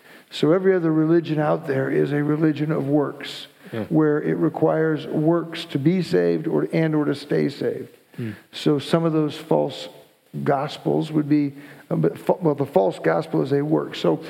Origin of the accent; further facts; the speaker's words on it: Davenport, Iowa, United States; I come from Davenport, Iowa. Iowa's a state kind of in the middle of the United States.